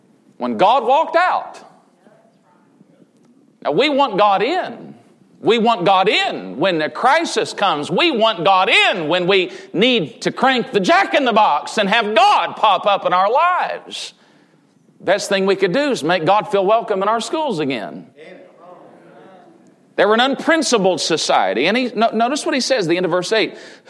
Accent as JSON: {"language": "English", "region": "Tennessee", "country": "United States", "said": "Did I say that right? I'm from Tennessee. I sometimes mess things up. All deference to Southerners here this morning."}